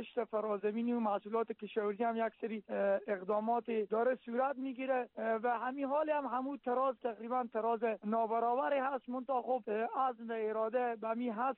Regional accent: Iran; ما از ایران آمدیم

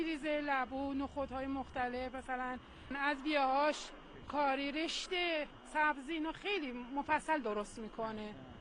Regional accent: North, Iran; now in Zanjan, Iran; من شمال هستم.

